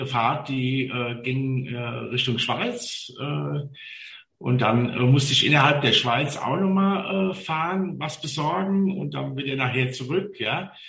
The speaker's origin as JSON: {"language": "German", "town": "Mainz", "region": "Rhineland-Palatinate", "country": "Germany", "tie": "born or raised there", "said": "Das ist meine Heimatstadt, ja. Also das ist mal ganz klar, ja. Ich habe Mainzer Blut in mir, ja, ich lebe die Fasnacht."}